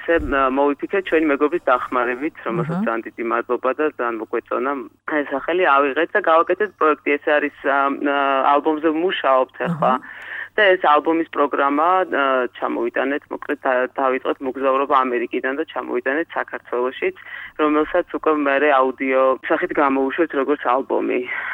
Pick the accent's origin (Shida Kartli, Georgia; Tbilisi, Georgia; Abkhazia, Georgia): Shida Kartli, Georgia; Gori; გორი ჩემი ქალაქი იქ დავიბადე, გავიზარდე